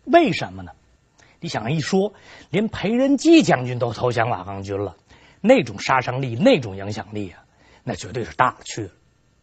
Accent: China; 我们中国人耳熟能详

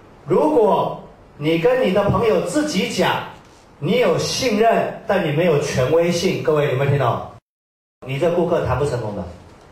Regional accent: China; 就我一个中国人，我是属于25%的

